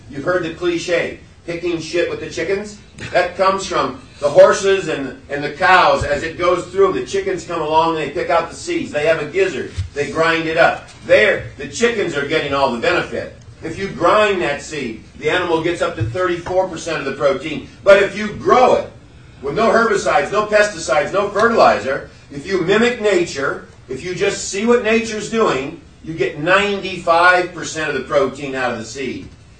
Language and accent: English; United States; now in Kodiak, United States; I'm an American by birth, I'm an Alaskan by choice, I've been here for 40 years.